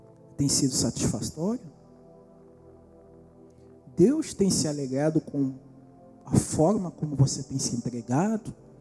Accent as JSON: {"language": "Portuguese", "country": "Angola", "said": "eu sou africano, eu vim de África. sou de Angola."}